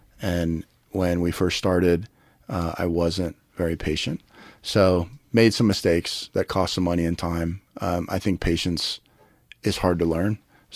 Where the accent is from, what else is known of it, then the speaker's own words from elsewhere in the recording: Colorado, United States; Well, I'm from Colorado and you know, a lot of the people that work with us and work for us and our partners are, so we're proud.